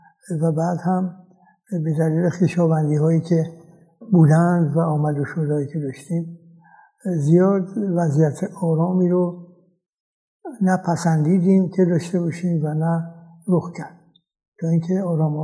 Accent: Tehran, Tehran Province, Iran; also born or lived in Mashhad; من سومین فرزند خانواده بودم که توی مشهد به دنیا آمدم. منتها من هیچ خاطره ای از این شهر ندارم، برای اینکه 8-9 ماهی بودم که اومدیم با خانواده تهران

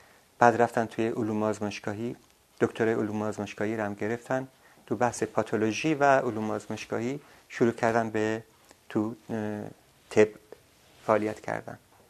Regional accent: Ardabil, Ardabil Province, Iran; یادمه کودکیم اینجوری بود. سرمایه بسیار بسیار شدید اردبیل یادمه

